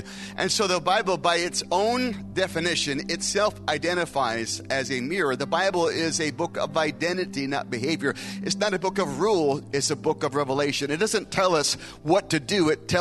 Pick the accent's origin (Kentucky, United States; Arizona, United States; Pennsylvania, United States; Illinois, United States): Arizona, United States; Scottsdale; It was in my hometown of Scottsdale.